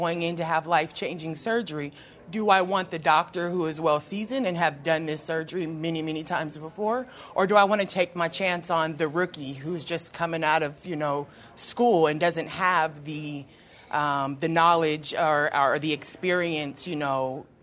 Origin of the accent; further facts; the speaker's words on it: United States; Like, as an American, that's offensive, you know?